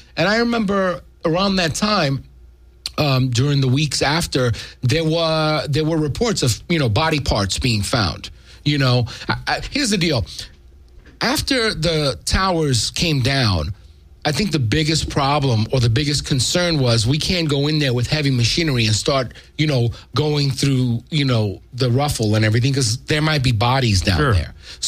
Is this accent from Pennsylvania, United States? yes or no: no; New York, United States; I mean, I'm from New York. If you haven't gathered my my accent